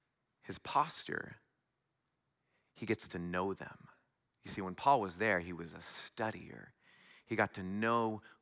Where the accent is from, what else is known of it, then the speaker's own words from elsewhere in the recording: Washington, United States; born there; I am originally from the West Coast. I was born a little north of Seattle